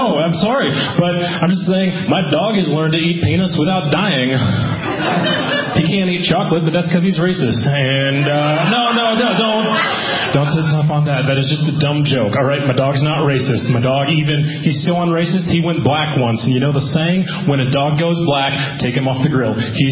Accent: Boston, Massachusetts, United States; I confuse people a lot of times because I'm from Boston originally. That's where I lived most of my life.

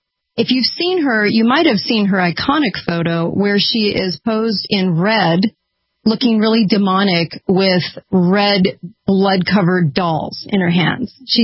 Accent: California, United States; You get this type of stuff from California, which I'm from California, so I can make fun of California

